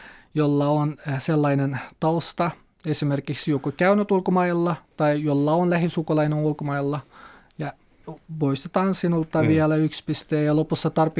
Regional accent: Turpan, Xinjiang, China; Finnish is a second language; mä kotoisin sellaista kaupungista, joka on siis turistikaupunki. Meillä on siis alle 1 miljoona väestöä, mutta joka vuosi tuli 3-4 miljoonaa turisteja mun kaupunkiin.

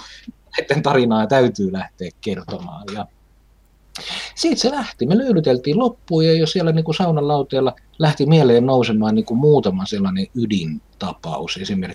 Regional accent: Kuusamo, North Ostrobothnia, Finland; lapsena kotikylässä Kuusamossa kuulleet supsutukset näistä niin kuin palanneista naisista

